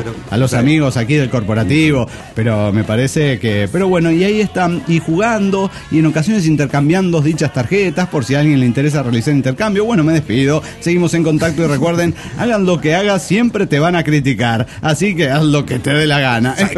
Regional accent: Los Reyes de Salgado, Michoacán, Mexico; now in Morelia, Mexico; se fue a vivir a mi ciudad natal.

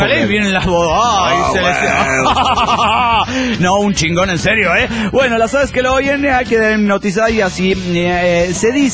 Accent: Mexico City, Mexico; now in Austin, United States; siempre fiel escucha el Pollo Doche desde Austin, Texas. Hola … del DF mexicano.

